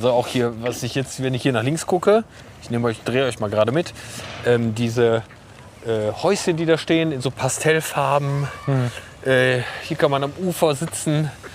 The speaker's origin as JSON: {"language": "German", "town": "Leverkusen", "region": "North Rhine-Westphalia", "country": "Germany", "tie": "born or raised there", "said": "dass ich ja eigentlich auch gar kein Düsseldorfer im Sinne eines gebürtigen Düsseldorfers bin, sondern aus Leverkusen komme und dann auch noch aus Schlebusch, was im Prinzip der letzte Stadtteil eingekesselt zwischen Bergisch Gladbach und Köln ist."}